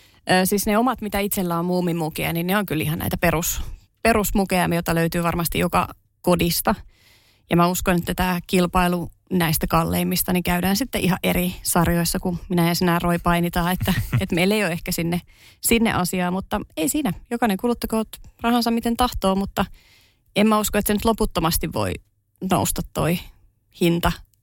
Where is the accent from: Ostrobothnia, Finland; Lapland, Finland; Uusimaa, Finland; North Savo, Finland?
Ostrobothnia, Finland; Mä mikä on tavallaan hassua, koska mä olen kotoisin Pohjanmaalta.